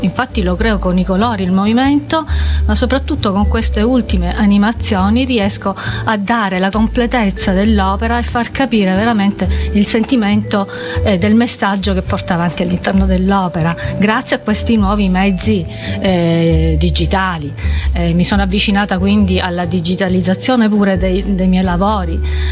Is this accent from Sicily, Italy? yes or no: yes; Sicily, Italy; Io porto la mia sicilianità, porto la mia voglia di vivere, i miei colori, la mia terra